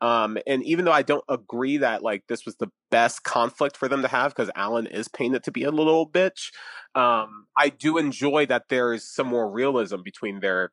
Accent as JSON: {"language": "English", "town": "Atlantic City", "region": "New Jersey", "country": "United States", "tie": "born or raised there", "said": "One, because I'm from Atlantic City. I was born there. I have family there."}